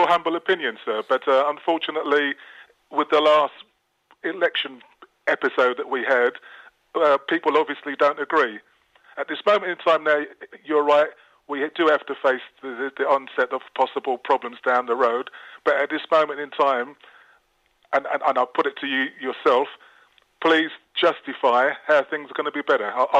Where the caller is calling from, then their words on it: Cordoba, Andalusia, Spain; from Cordoba.